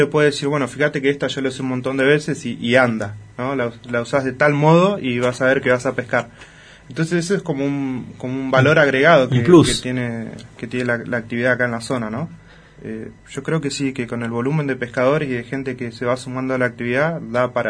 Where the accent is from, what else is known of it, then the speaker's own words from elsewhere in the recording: Rawson, Chubut, Argentina; moved away as an adult; Cuando me vine de Rawson, allá competía, hacía ranking de pesca